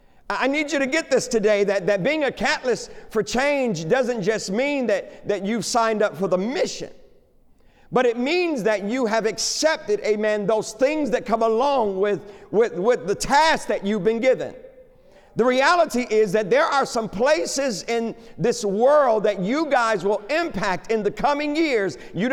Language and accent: English; Detroit, Michigan, United States; Now, come on, I'm from Detroit.